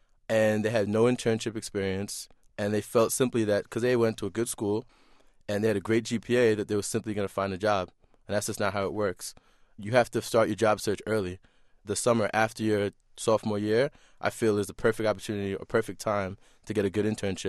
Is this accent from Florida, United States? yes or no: no; Queens, New York, United States; also born or lived in Manchester, England; Well, I was born in Manchester, England. I came over in 1986. In Queens, I grew up around, I'd say, the middle-income neighborhood, black and Spanish neighborhood.